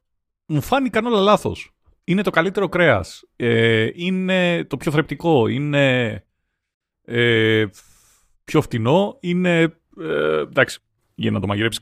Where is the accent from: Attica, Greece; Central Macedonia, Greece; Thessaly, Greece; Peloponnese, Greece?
Thessaly, Greece; Larissa; Φίλε, εγώ είμαι από Λάρισα.